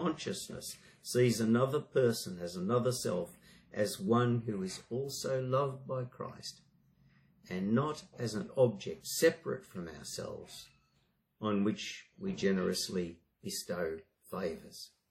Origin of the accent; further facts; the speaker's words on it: Australia; It doesn't stop me from loving my country and being fiercely Australian.